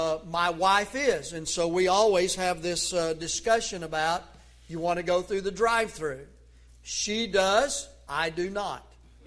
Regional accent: the South, United States; accent: Southern; the accent, which was Southern. And said, "Are you from the South?" I said, "Yes."

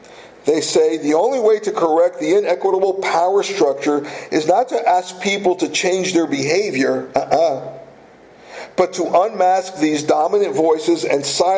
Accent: Brazil; Now, if I was back in my home country in Brazil, things would be different.

